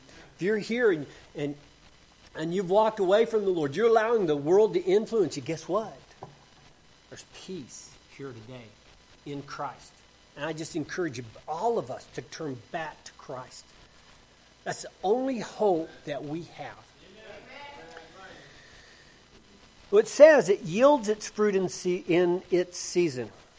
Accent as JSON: {"language": "English", "region": "Texas", "country": "United States", "said": "Now, y'all know, just from me talking here, I'm from West Texas."}